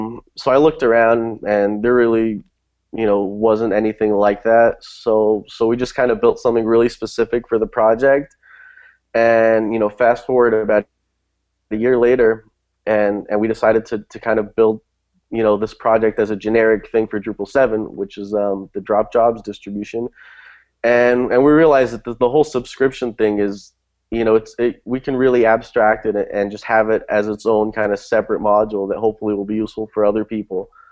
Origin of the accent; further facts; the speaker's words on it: Brazil; also born or lived in Germany; I'm 28 years old, and I was born in Germany, but I've lived in Brazil like all of my life.